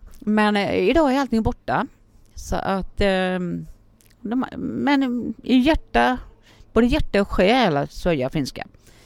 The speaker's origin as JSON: {"language": "Swedish", "town": "Gävle", "region": "Gävleborg County", "country": "Sweden", "tie": "born or raised there", "also_born_or_lived": "Finland", "lives_now": "Gothenburg, Sweden", "said": "jag är en finska som kom till Göteborg runt 1990-91. Född i Finland, 3 år gammal, kom upp till Gävle, utanför Gävle. Kom, gick i skola, utbildning, alltihopa. Tröttnade på min gamla hemstad. Och som nu är jag i Göteborg."}